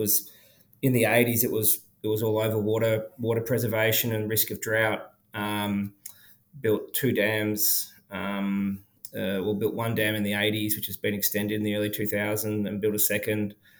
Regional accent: Sorrento, Victoria, Australia; I grew up in Sorrento. I was born and taken home to a fibro in Sorrento in 1981.

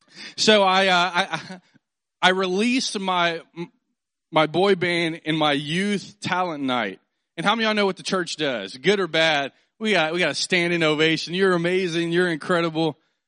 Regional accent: Houston, Texas, United States; Growing up, I didn't grow up too far away from here. I grew up in the Scarsdale, Sagemont area.

